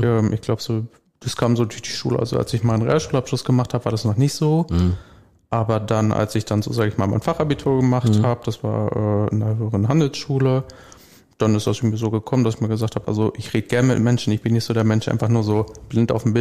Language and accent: German; Brilon, North Rhine-Westphalia, Germany; Nee, ich komme tatsächlich aus Brilon, deswegen das sind so 25 Kilometer.